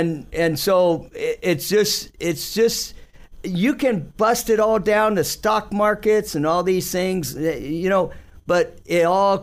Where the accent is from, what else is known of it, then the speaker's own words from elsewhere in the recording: United States; But what I'm saying is that we grew up in America where you could get on your stingray, ride up, go fishing for bluegills